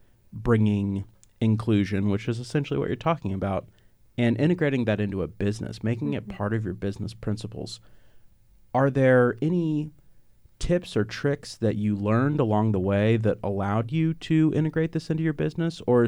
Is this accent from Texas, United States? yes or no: yes; Texas, United States; I've always felt as a Texan traveling outside of the state that this place just gets in your blood.